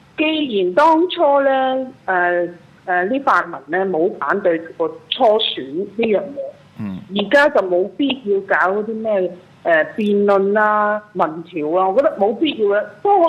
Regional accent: Hong Kong; 我哋香港人永远都冇普选啦

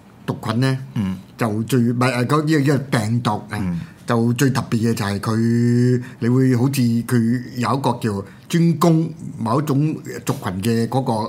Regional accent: China; 我哋中國人知噶啦

